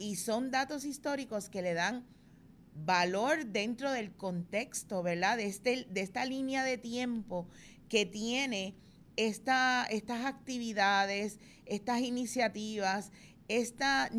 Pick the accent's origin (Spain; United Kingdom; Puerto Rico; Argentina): Puerto Rico; para precisamente fortalecer nuestra identidad como puertorriqueños